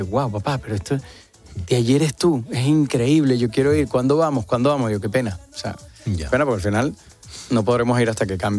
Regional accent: Venezuela; Bueno, yo soy venezolano, soy rubio porque mis padres son españoles, pero soy venezolano y surfeo

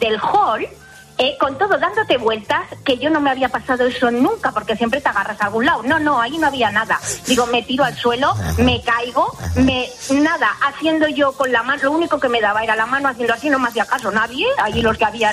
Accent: Valencia, Valencian Community, Spain; now in Monzón, Spain; yo vivo en Aragón, aquí Prepirineo, en Monzón, y soy de Valencia.

